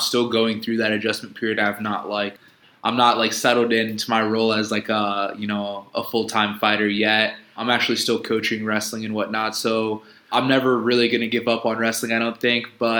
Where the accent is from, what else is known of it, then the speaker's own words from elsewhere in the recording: Columbus, Ohio, United States; now in Houston, United States; So I'm actually in Houston, Texas right now. I'm from Columbus, Ohio.